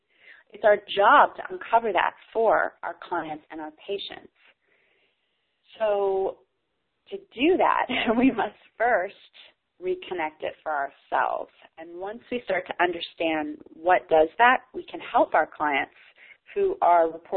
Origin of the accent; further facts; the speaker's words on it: United States; And I know, being an American, I sort of laugh at how often I even use the word.